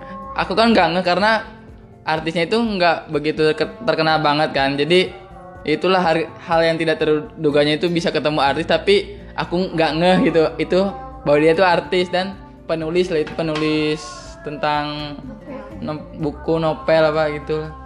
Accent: Tasikmalaya, West Java, Indonesia; soalnya kan jauh juga dia orang Tegal, sedangkan aku orang Tasik katanya gitu.

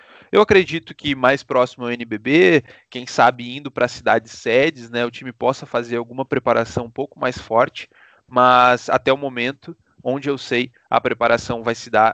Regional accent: Rio Grande do Sul, Brazil; born there; Eu sou um sulista do Paraguai, né, porque eu nasci no Rio Grande do Sul, moro no Paraná, passo o verão em Santa Catarina

